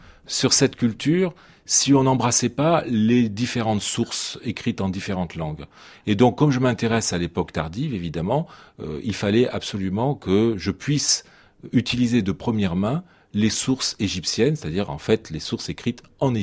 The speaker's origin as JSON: {"language": "French", "country": "France", "said": "Nous sommes des Français peu habitués au multilinguisme."}